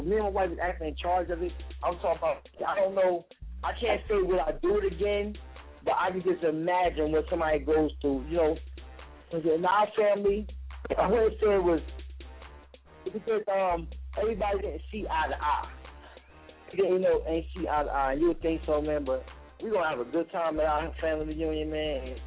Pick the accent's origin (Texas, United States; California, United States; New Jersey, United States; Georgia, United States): New Jersey, United States; And, you know, Dave, I'm from North New Jersey.